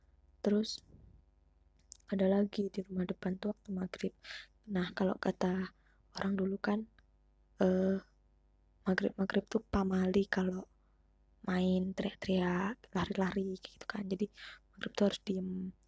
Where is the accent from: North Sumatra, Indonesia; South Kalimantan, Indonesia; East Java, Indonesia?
East Java, Indonesia; Malang; saya dari Malang.